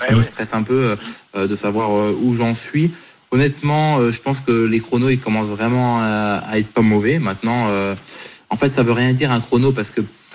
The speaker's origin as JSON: {"language": "French", "country": "France", "said": "Si moi aussi je suis français"}